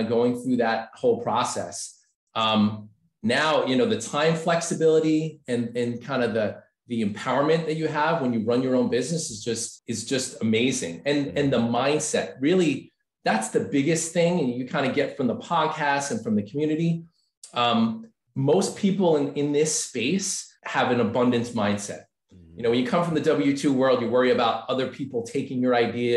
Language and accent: English; New York, United States; also born or lived in California; I'm Italian from New York. You guys are Italian from New York, really down to earth, like me.